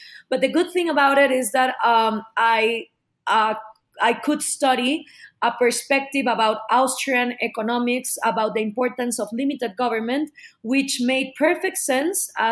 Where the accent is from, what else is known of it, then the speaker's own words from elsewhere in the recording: Guatemala; now in Mexico City, Mexico; I live in Mexico City. I'm originally from Guatemala. My family is a little bit from all over the place. My dad is from Cuba, and my mom is half Hungarian and half Guatemalan.